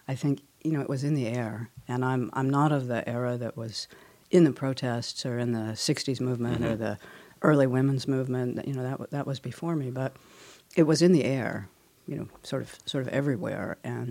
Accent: Oakland, California, United States; In the East Bay

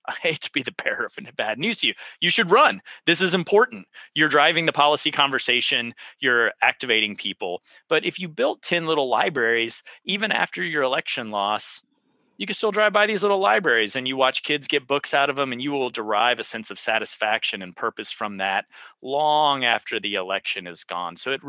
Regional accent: Texas, United States; and I was from Central Texas.

